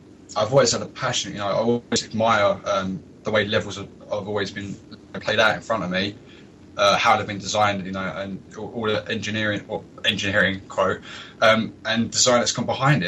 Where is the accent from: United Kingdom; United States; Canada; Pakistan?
United Kingdom; Dagenham, London; now in Chelmsford, United Kingdom; I used to do a lot of BMXing back in my original hometown of Dagenham.